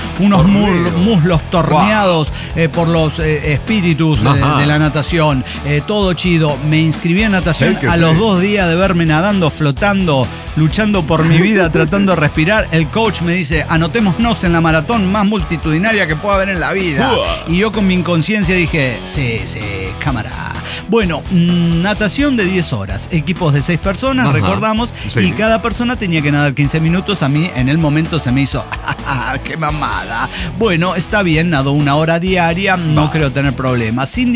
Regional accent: Mexico City, Mexico; entre los que somos de Ciudad de México

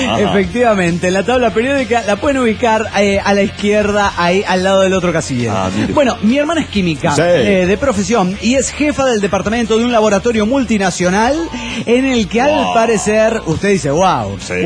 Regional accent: León, Guanajuato, Mexico; Soy de Haibo, de León, Guanajuato, México.

